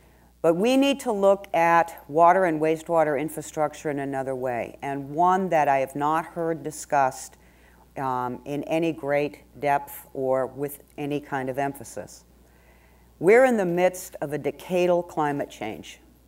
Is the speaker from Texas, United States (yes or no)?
no; Las Vegas, Nevada, United States; Well, I'm here from Las Vegas, probably the most water-challenged place in the United States.